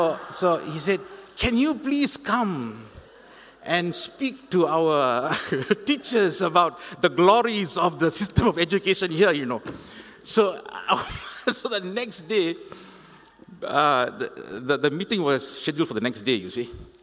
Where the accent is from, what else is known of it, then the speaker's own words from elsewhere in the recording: Singapore; And I shared with him that I was a missionary from Singapore.